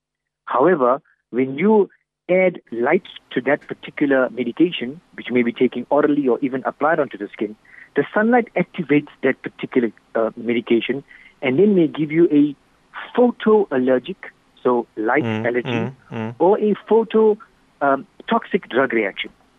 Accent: South Africa; we, being South African, we are almost always out in the sunlight.

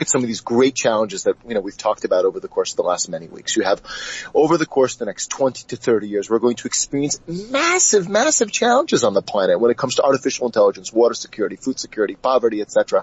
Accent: Israel; When I was a small child, I grew up in Israel.

